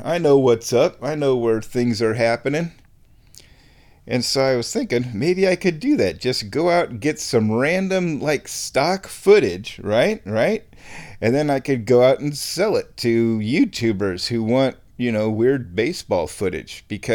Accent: Omaha, Nebraska, United States; that World Series just happens to be played in my hometown of Omaha, Nebraska.

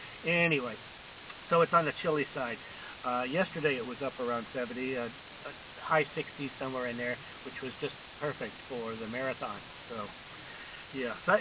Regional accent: Alabama, United States; born there; I was born in Alabama. Have not lived there in a long, long, long time, but my birthplace is in Fayette County, kind of west-northwest Birmingham, close to the Mississippi line there.

